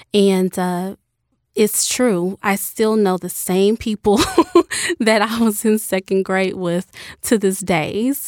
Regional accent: Birmingham, Alabama, United States; also born or lived in Detroit; Growing up in Birmingham, I, again, was from Detroit, so it felt small to me. It felt like everyone knows each other. It was home.

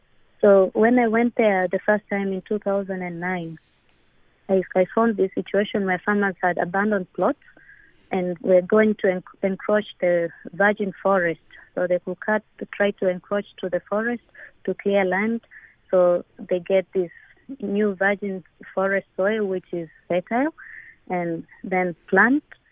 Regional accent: Kilimanjaro, Tanzania; I was born in Kilimanjaro, in that's about 550 kilometers from Morogoro. I was born there, and I lived there. I spent a good number of my years in Kilimanjaro

